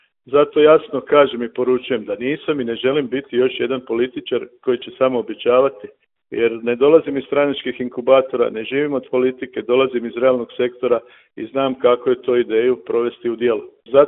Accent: Osijek, Osijek-Baranja County, Croatia; rođen sam i živim u Osijeku, ovdje sam završio osnovnu i srednju školu te građevinski fakultet. Imam sina studenta na prvoj godini fakulteta, supruga mi je liječnica i profesorica na medicinskom fakultetu. Hrvatski sam branitelj

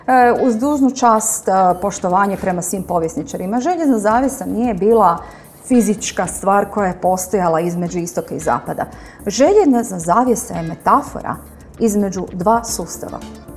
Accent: Croatia; pogotovo kod nas u Hrvatskoj, na vrlo umjetan način

